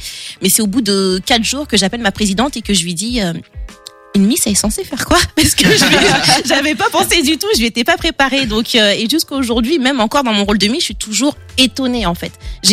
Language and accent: French; Le Mans, Pays de la Loire, France; Pour dire qu'on n'est pas connu, par exemple, moi je suis du Mans